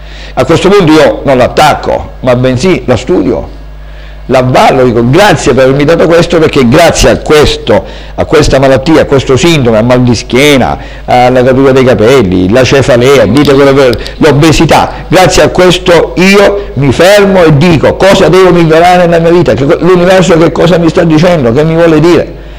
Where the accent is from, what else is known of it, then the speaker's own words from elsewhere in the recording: Syracuse, Sicily, Italy; born there; Io sono nato a Siracusa, sono in Sicilia